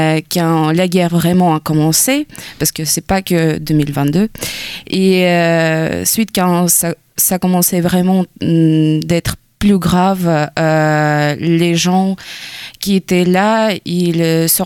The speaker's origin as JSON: {"language": "French", "town": "Dnipro", "region": "Dnipropetrovsk Oblast", "country": "Ukraine", "tie": "born or raised there", "lives_now": "France", "said": "ma mère toujours habite là-bas, à ma ville natale qui s'appelle Dnipro, c'est seulement 5 km de la frontière de la guerre"}